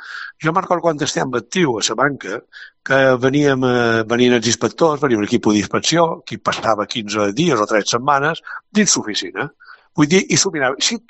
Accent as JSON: {"language": "Catalan", "region": "Balearic Islands", "country": "Spain", "said": "hi ha gent mallorquina, nosaltres som mallorquins"}